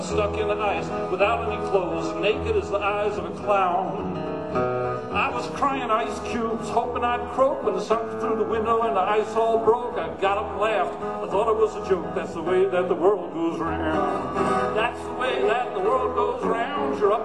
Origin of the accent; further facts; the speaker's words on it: New York, United States; Hey, wait a minute. I'm a New Yorker, man. I don't have a car.